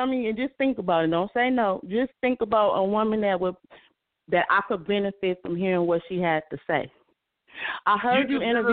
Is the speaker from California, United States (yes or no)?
yes; Los Angeles, California, United States; now in Killeen, United States; I live in Killeen, Texas. I'm from L.A., though. I'm originally from Los Angeles.